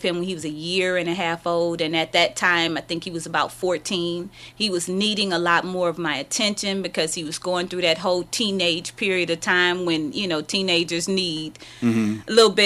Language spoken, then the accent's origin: English; Detroit, Michigan, United States; I was born and raised pretty much in Detroit, on the east side, in the projects, you know, but I don't remember that as being a bad thing, because I was a child and my grandmother took very good care of me.